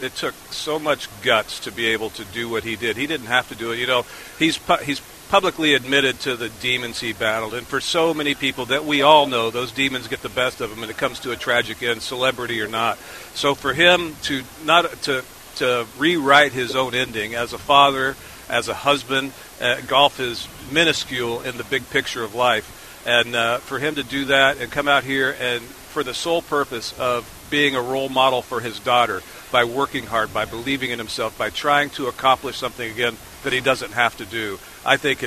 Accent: Las Vegas, Nevada, United States; a friend of mine who I knew his parents growing up in Vegas.

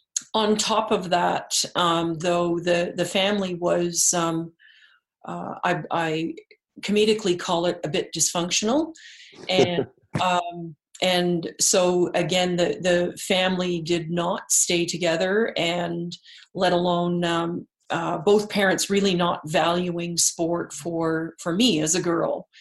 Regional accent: Ottawa, Ontario, Canada; I was born and raised in Ottawa, nation's capital

